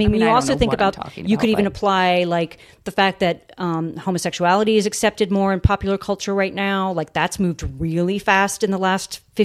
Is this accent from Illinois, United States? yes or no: no; Long Beach Island, New Jersey, United States; I grew up in South Jersey. Mm-hmm. On the Jersey Shore.